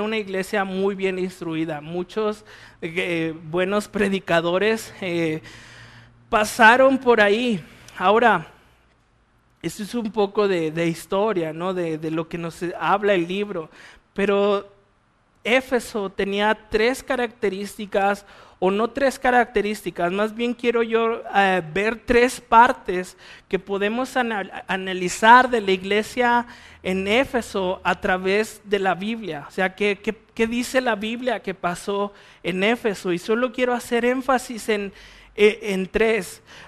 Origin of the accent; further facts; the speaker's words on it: Torreón, Coahuila, Mexico; now in Guanajuato, Mexico; Muéstrame por qué estoy aquí en Guanajuato, o sea, yo soy de Torreón. Allá también pude haber servido